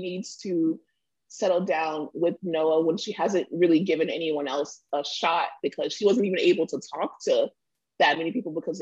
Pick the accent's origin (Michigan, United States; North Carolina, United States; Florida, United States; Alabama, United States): Florida, United States; I'm also from Florida, so it's like, I can't really talk about much.